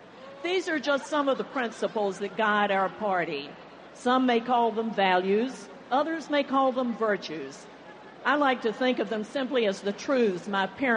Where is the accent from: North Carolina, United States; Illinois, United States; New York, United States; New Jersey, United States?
North Carolina, United States; Salisbury; from my hometown of Salisbury, North Carolina, to the south side of Chicago